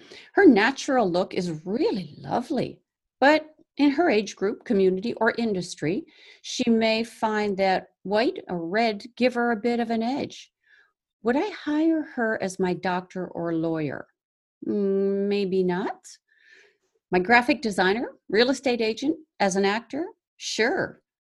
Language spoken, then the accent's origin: English; Atlantic Canada, Canada; I'm a Canadian and an Atlantic Canadian at that. The blonde probably wouldn't stand a chance out here.